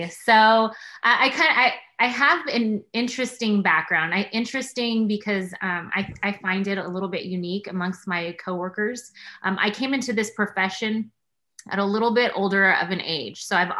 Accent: Sacramento, California, United States; now in Sunnyvale, United States; So I was born and raised in Sacramento.

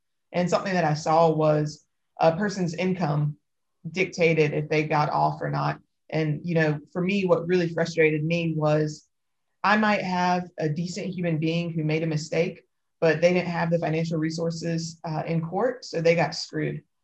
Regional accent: Raleigh, North Carolina, United States; I was born and raised in Raleigh, which is the capital of North Carolina. It's a pretty progressive city, but not all of North Carolina is like that.

